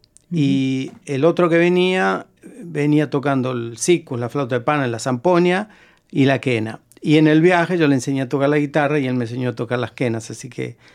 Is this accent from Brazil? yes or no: no; Argentina; moved away as an adult; Yo tenía terror de que volver a Argentina.